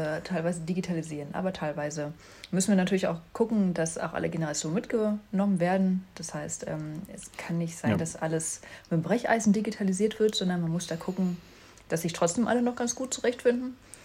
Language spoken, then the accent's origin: German; Thuringia, Germany; Würde mich jetzt als Thüringer BürgerInnen irgendwie wundern